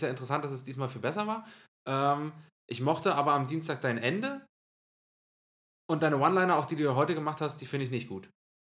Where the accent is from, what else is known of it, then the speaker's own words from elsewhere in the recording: Germany; Ich habe sogar gesagt, hey, ich komme aus Deutschland.